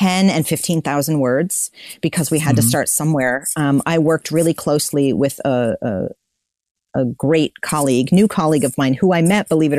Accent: United States; And maybe being an American in my little bubble, I just, you know, assumed

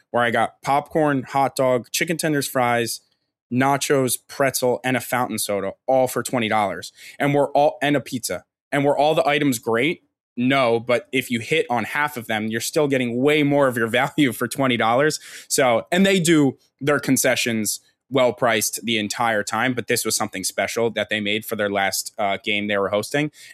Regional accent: United States; Yeah, I mean, it's unfortunately, as an American, just something we're used to.

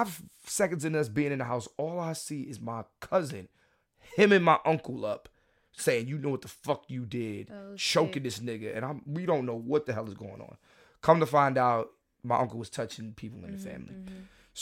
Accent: Philadelphia, Pennsylvania, United States; I'm going to tell you, growing up in Philly, right? Growing up in Philly.

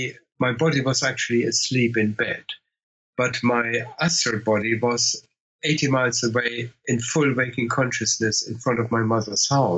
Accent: Bielefeld, North Rhine-Westphalia, Germany; English is a second language; catapulted back into my bed in my hometown of Bielefeld

